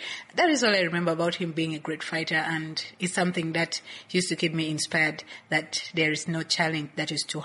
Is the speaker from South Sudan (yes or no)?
yes; Juba, Central Equatoria, South Sudan; now in Louisville, United States; from Juba, South Sudan.